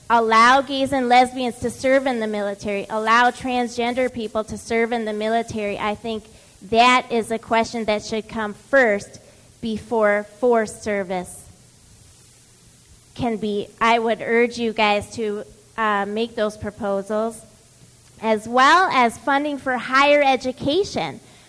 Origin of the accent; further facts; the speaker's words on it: Chicago, Illinois, United States; I'm a Chicagoan